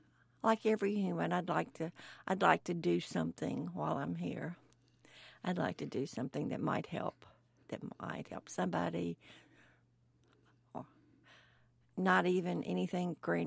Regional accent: Arkansas, United States; also born or lived in Memphis; I was born right here in Memphis, Tennessee, but that's because it was the closest big hospital. I grew up in the Arkansas Delta.

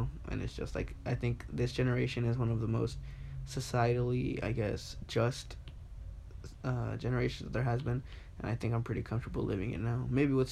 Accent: Santa Monica, California, United States; born there; I was born in Santa Monica, California. On December 6, 2002, I'm currently 16 years of age.

